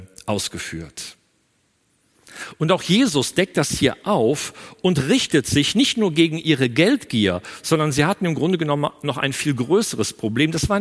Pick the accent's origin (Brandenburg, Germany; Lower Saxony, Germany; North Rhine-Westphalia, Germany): North Rhine-Westphalia, Germany; Ich komme aus einer Karnevalshochburg, aus der Gegend von Köln.